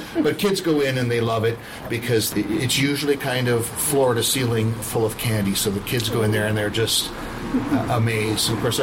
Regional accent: Ontario, Canada; also born or lived in Alberta; now in Salmon Arm, Canada; I've been a Salmon Arm citizen for the last 25 years. I'm originally from Ontario, and I headed west a long, long time ago with a stop in Alberta for about 6 years, and then over the Rocky Mountains and over the pass and into the Shuswap.

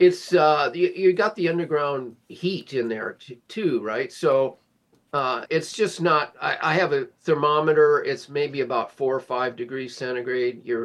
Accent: United States; moved away as an adult; You know, I come up from the States back in the Vietnam era as an anti-war resistor.

